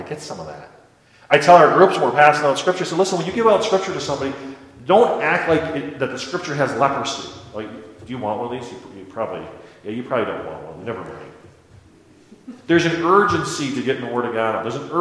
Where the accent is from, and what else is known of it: Midwest, United States